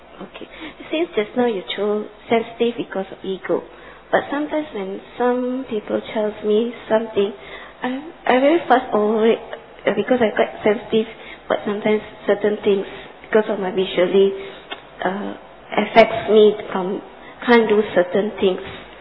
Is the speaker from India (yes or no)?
no; Malaysia; I'm from Malaysia.